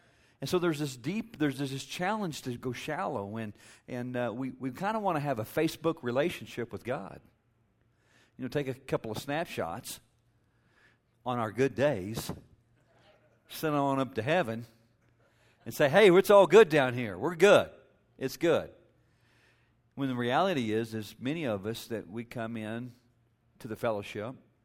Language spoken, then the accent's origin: English; Texas, United States; I grew up in West Texas and get a good old southwest wind